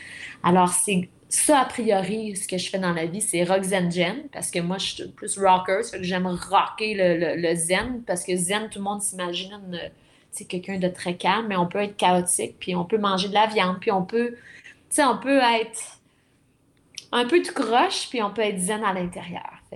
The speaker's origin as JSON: {"language": "French", "region": "Quebec", "country": "Canada", "said": "Je viens de la Abitibi, là."}